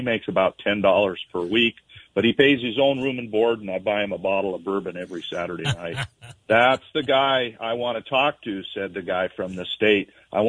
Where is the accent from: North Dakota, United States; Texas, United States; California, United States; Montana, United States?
Montana, United States; Hardin; over there in eastern Montana, near where I grew up in Hardin